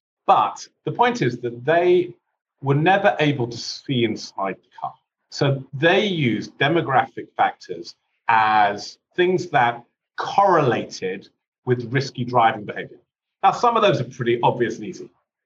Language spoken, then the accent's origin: English; United Kingdom; moved away as an adult; now in United States; So you may not be able to tell this from my accent, but I'm actually not American. I'm actually British, and I came to the US 3 years ago with a sports tech company.